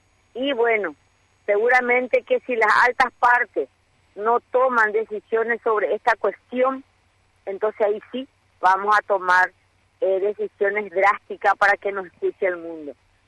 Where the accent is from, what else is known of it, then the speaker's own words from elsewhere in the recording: Paraguay; Solamente llevaba mi bandera paraguaya, de la que estoy muy orgullosa y que voy a llevar donde sea, porque yo soy paraguaya.